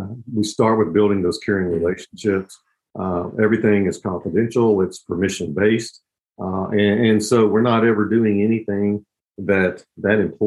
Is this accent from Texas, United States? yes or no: yes; Houston, Texas, United States; And I grew up in Houston, Texas.